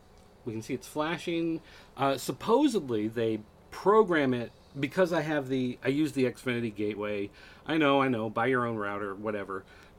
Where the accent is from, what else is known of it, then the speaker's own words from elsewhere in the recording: United States; Well, no, I'm American, but whatever, I speak English.